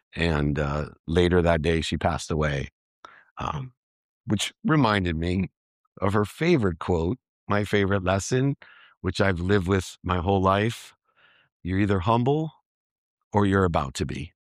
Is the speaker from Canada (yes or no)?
no; Akron, Ohio, United States; born there; So I was born in Akron, Ohio.